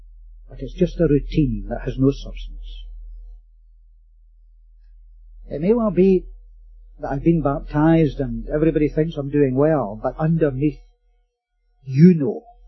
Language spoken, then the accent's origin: English; Scotland, United Kingdom; I would say to advise you to sell them if you can get, being a Scotsman, sell them if you can get some money for them.